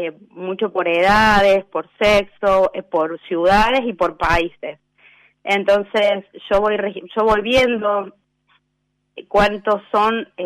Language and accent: Spanish; Villa Santa Rosa, Córdoba, Argentina; Bueno, yo soy de Villa Santa Rosa. Nací en Villa Santa Rosa, tengo mi familia en Villa Santa Rosa.